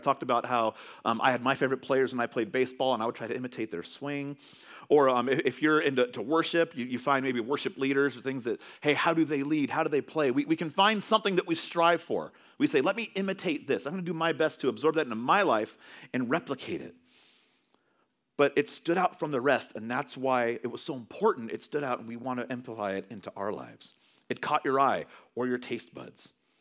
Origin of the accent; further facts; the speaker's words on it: California, United States; moved away; Now, we're from California originally, and we love In-N-Out Burger.